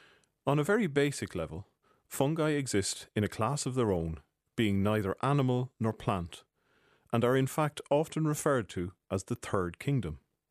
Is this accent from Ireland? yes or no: yes; County Offaly, Ireland; My own relationship with fungi began when I was a child, growing up in Offaly, when my siblings and I would forage for field mushrooms.